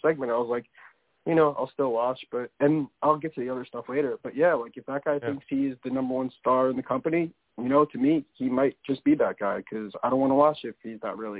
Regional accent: Long Island, New York, United States; I'm from Long Island, so I'm an MGF guy

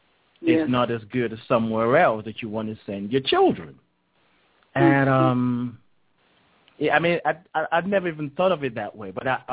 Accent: Nigeria; I remember growing up in Nigeria

